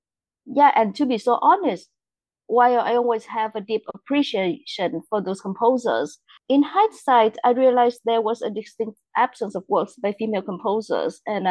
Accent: Vietnam; now in United States; even though I was born and raised in Vietnam, right?

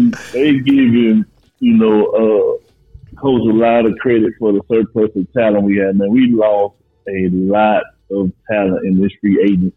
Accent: Ruston, Louisiana, United States; I'm a Dallas Cowboys fan, even though I was born and raised in Louisiana. Because I'm from Ruston, Louisiana, I was closer to Dallas.

